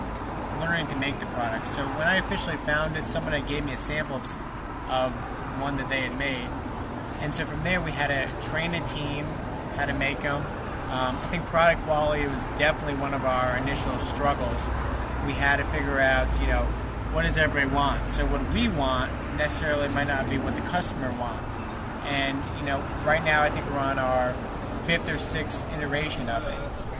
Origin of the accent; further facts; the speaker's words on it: New York, United States; So I'm originally from New York. I got my bachelor's degree at the University of South Florida.